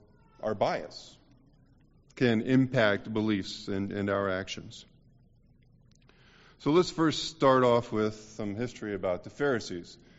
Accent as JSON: {"language": "English", "country": "United States", "tie": "born or raised there", "said": "Of course, growing up in America, and I'm not going to pick that fight. That's how I grew up."}